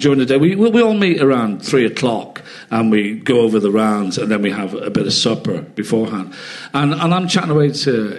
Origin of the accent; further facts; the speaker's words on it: Ireland; when I was growing up in Ireland